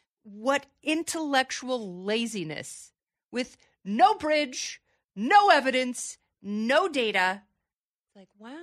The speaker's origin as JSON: {"language": "English", "town": "Portland", "region": "Oregon", "country": "United States", "tie": "born or raised there", "also_born_or_lived": "Seattle", "said": "Growing up in Portland"}